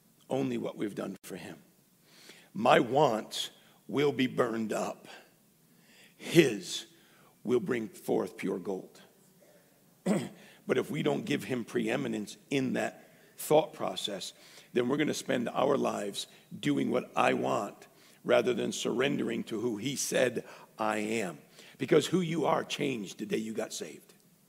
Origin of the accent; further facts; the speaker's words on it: Earlton, New York, United States; It was the center of our universe where we came from. But just because we came from Earlton